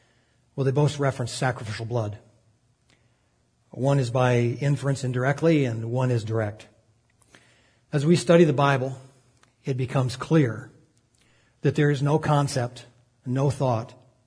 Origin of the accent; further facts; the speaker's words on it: South Dakota, United States; I was raised in South Dakota, and I used to commute back and forth from South Dakota to where I went to college in Tulsa, Oklahoma.